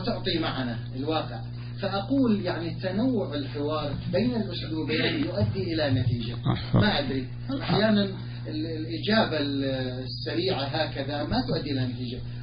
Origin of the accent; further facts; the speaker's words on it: Syria; عندنا في سوريا بلاد الشام